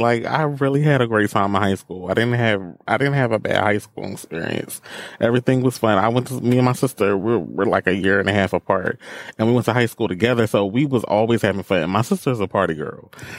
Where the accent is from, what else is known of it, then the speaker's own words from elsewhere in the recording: the South, United States; I had a great time in the South. It was chill, very relaxing. Everybody is so polite in the South.